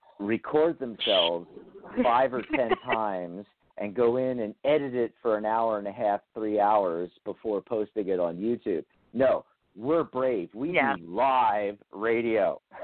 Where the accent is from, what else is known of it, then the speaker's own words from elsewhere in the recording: Pennsylvania, United States; You know, I mean, I grew up in Pennsylvania, and I remember 80-degree humidity and 97 degrees near Philly.